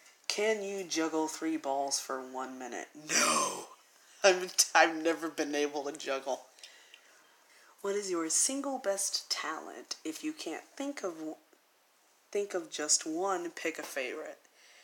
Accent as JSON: {"language": "English", "region": "the South", "country": "United States", "said": "Because not only am I black, but I'm from the South, so I say aunt."}